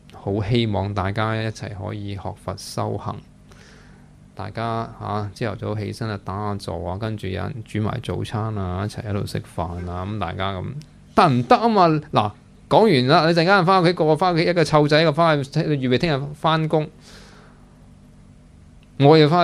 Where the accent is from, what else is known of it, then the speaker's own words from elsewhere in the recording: Hong Kong; 那你我们香港人以为，我们人以为你开心不开心